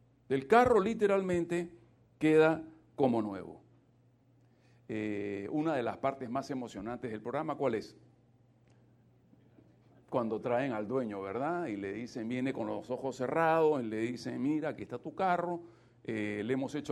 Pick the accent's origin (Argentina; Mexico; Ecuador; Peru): Peru; como dicen en mi tierra, en el Perú